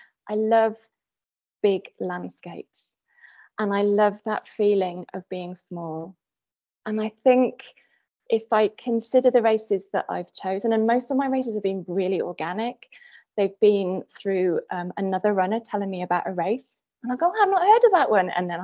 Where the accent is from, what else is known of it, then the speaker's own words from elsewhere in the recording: Swansea, Wales, United Kingdom; You know, I'm from Swansea in Wales originally